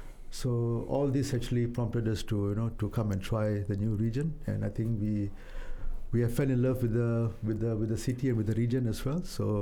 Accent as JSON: {"language": "English", "country": "Malaysia", "said": "Because back in my home country before, I mean, we do actually celebrate all kinds of very diverse, celebrations."}